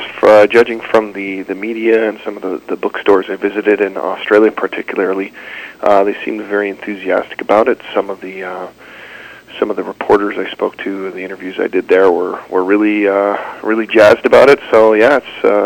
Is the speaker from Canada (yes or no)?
yes; Canada; you know, I'm a Canadian